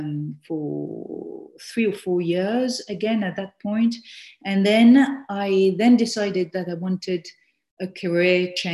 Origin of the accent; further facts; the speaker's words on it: Belgium; moved away as an adult; now in London, United Kingdom; So I am from Belgium originally, and I read law in Belgium, and then I came to the UK after